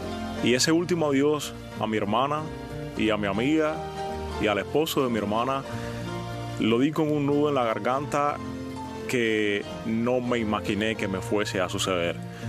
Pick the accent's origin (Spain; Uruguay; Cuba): Cuba; moved away; Recuerdo cuando salí de Cuba